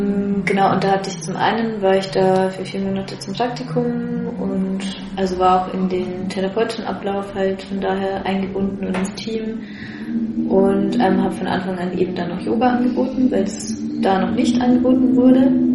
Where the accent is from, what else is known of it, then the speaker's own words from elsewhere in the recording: Regensburg, Bavaria, Germany; also born or lived in Dresden; Ja, ich komme eigentlich aus Bayern, aus Regensburg. Aber ich habe die letzten 7 Jahre in Dresden verbringen dürfen.